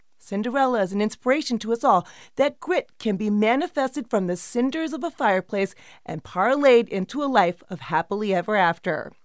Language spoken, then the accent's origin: English; Brooklyn, New York, United States; I am Greek, I am from Brooklyn, and I am a woman.